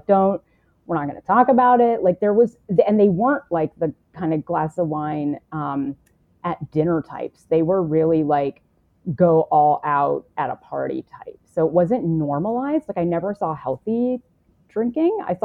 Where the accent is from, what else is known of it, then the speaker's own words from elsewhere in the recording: Canada; I grew up in Canada, so the drinking age was like a little bit lower